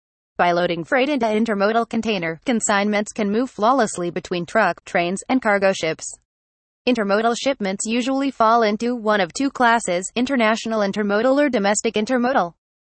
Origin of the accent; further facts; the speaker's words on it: Pennsylvania, United States; from Pennsylvania and USA.